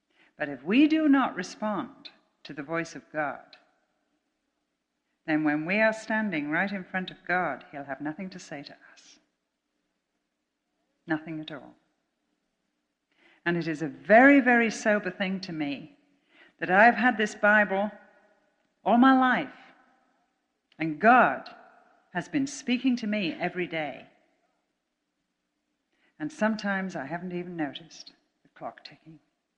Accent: Liverpool, North West England, United Kingdom; a beautiful, beautiful 200-year-old grandfather clock from England, from Liverpool, from my hometown.

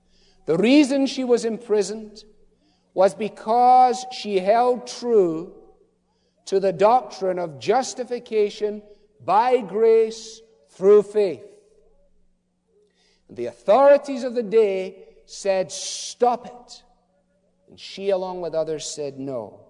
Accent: Scotland, United Kingdom; Hey, I'm Scottish. I love free things.

